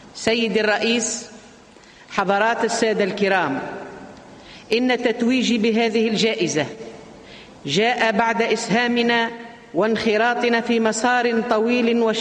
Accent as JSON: {"language": "Arabic", "country": "Tunisia", "said": "لأمثل بلدي تونس"}